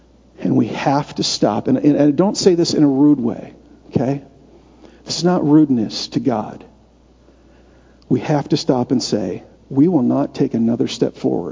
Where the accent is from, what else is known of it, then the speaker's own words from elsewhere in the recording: United States; because I'm an American and I have to be useful.